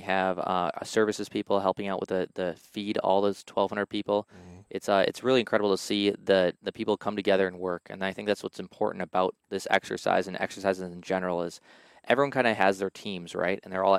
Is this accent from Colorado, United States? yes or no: no; Appleton, Wisconsin, United States; I joined actually from Appleton, Wisconsin. I grew up in Appleton, absolutely loved Appleton growing up